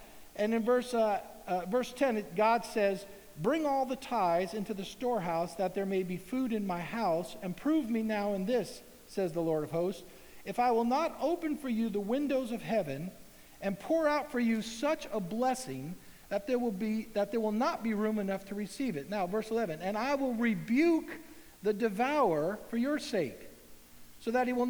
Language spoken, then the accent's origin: English; United States; I'm American. I love hot dogs. I love pizza.